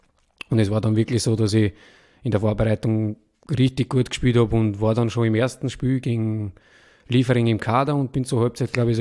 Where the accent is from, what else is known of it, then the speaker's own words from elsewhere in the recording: Wilhelmsburg, Lower Austria, Austria; Aufgewachsen bin ich in einem ganz kleinen Dorf in Niederösterreich, in Wilhelmsburg.